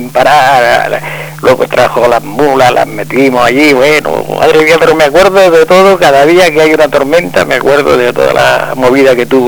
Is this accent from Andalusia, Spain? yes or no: no; Region of Murcia, Spain; born there; nacimos en, no en el Chaparrá, cerquita del Chaparrá, pero nuestro campo se seguirá llamando Cajitán, que es una gran meseta de la comunidad murciana